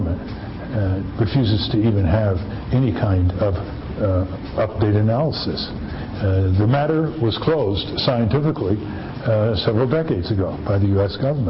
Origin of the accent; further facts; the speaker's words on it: Connecticut, United States; My hometown in Connecticut was fluoridated